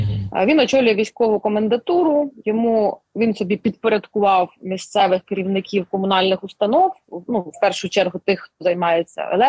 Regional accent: Kharkiv Oblast, Ukraine; От я родом з Борівщини, і мені, звичайно, моє серце найбільше болить за Борівщину.

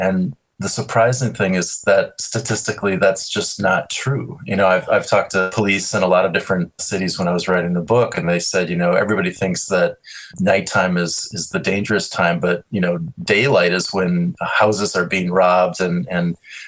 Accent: Minneapolis, Minnesota, United States; I grew up in Minneapolis, but the year I was born, my grandparents and parents built a cabin in the northern part of the state where we call it up north here.

